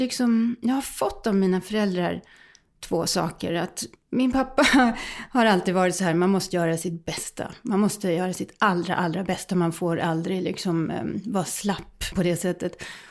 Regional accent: Helsingborg, Skåne, Sweden; jag är liksom inte sån här född Ödåkrabo, utan jag kommer faktiskt från Helsingborg.

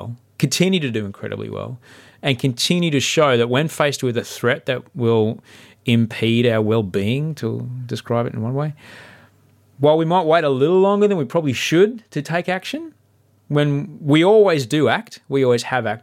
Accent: Brisbane, Queensland, Australia; I can't wait to do it in my hometown of Brisbane

